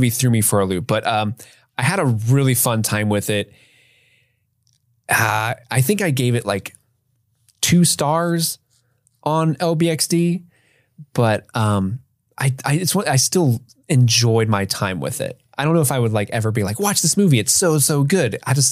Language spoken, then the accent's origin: English; United Kingdom; I'm a British person.